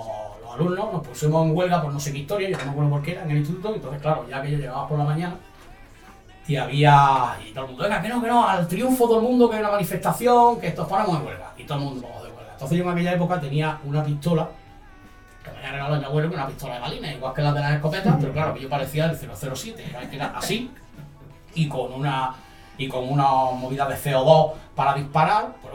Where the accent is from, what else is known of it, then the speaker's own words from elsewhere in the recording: Granada, Andalusia, Spain; also born or lived in Seville; yo soy nacido en Sevilla. Ah, pero ¿sí? Nada más que de nacido del coño en Sevilla. Después ya a los 3 años ya estoy aquí en Granada. O sea, todo mi... Yo me considero granadino, por supuesto.